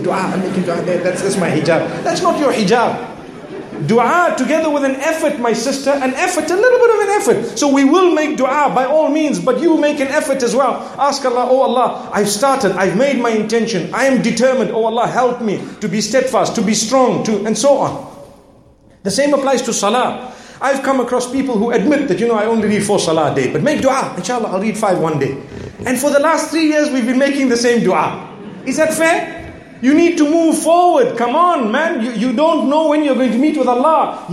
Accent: Zimbabwe; I come from Zimbabwe where, subhanAllah, the farming is quite a big thing.

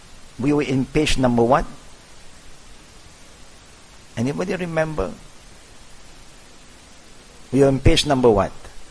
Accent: Malaysia; We seem to look very Malaysian. Of course, we are all Malaysian anyhow.

